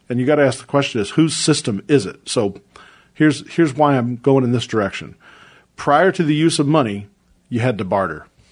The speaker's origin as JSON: {"language": "English", "country": "Ireland", "said": "And I don't appreciate that as an Irishman, so I'm offended, just to let you know."}